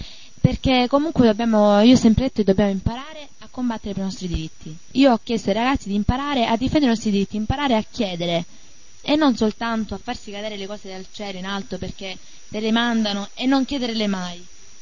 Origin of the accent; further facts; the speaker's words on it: Piano Conte, Sicily, Italy; io sono di Piano Conte e lancio un appello